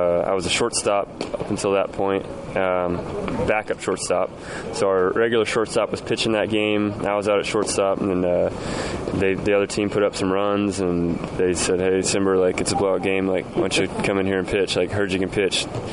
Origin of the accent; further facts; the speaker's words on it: Seattle, Washington, United States; but it definitely helps growing up in Seattle.